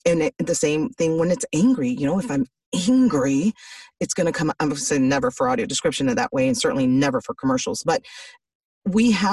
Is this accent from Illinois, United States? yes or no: yes; Chicago, Illinois, United States; because I'm from Chicago and a major Chicago Bulls fan, especially during the Michael Jordan era.